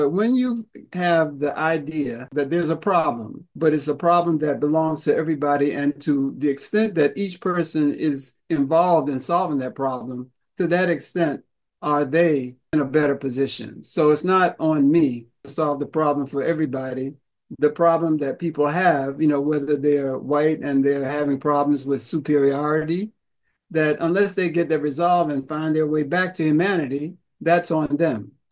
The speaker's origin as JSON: {"language": "English", "region": "North Carolina", "country": "United States", "said": "I'm from North Carolina. That's in the American South."}